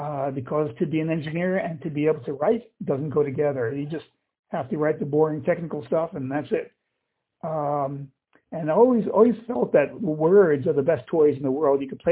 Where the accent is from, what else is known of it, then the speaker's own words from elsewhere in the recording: Miami, Florida, United States; moved away as an adult; now in Israel; I grew up in Miami and I moved to Israel in 1980. So I'm here for over 40 years